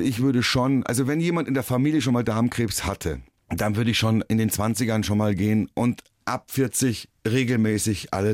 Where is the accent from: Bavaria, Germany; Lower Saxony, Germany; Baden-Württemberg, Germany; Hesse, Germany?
Bavaria, Germany; Naja, ich bin auch in Bayern aufgewachsen, in Chiemgau aufgewachsen.